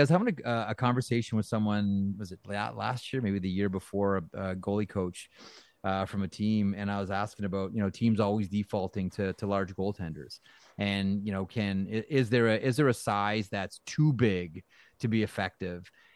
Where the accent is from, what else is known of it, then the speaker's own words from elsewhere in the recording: Ontario, Canada; Like I grew up in Southwestern Ontario watching, like I was in the era where, you know, you only got, you know, a couple of games a week to watch on television.